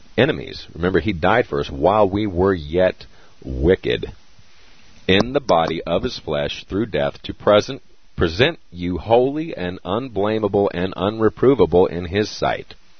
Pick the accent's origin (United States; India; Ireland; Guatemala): United States; Arizona; also born or lived in California; I wasn't necessarily born in Arizona. I was raised in Arizona. I was born in California, but we'll sweep that one under the rug.